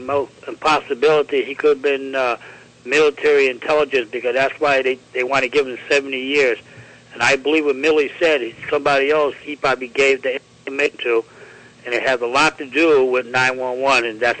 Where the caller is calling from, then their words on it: Connecticut, United States; from Connecticut, Kevin.